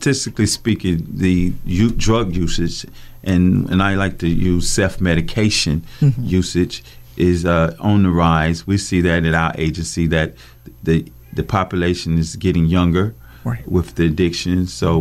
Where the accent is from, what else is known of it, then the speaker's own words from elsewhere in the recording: Greensboro, North Carolina, United States; Well, I'm born and raised here in Greensboro, North Carolina.